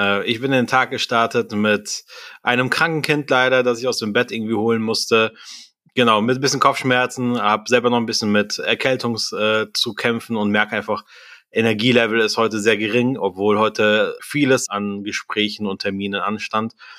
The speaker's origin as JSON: {"language": "German", "town": "Bonn", "region": "North Rhine-Westphalia", "country": "Germany", "tie": "born or raised there", "also_born_or_lived": "Salzburg, Austria", "said": "komme ja aus Deutschland, aus Bonn, bin ich dort groß geworden, habe 10 Jahre in Österreich gelebt, in Salzburg, habe dort als Pastor gearbeitet, habe dort aber auch noch studiert und bin dann 2018 nach Nordrhein-Westfalen gekommen"}